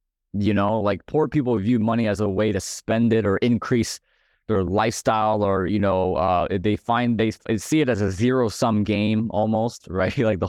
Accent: Illinois, United States; he's the chairman of the Association of Bankers in my home state here in Illinois.

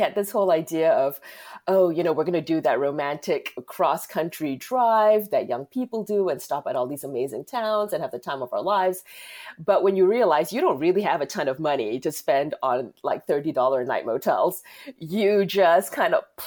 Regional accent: Malaysia; growing up in Malaysia, I'm like everybody else, and we feel like we're king of the hill.

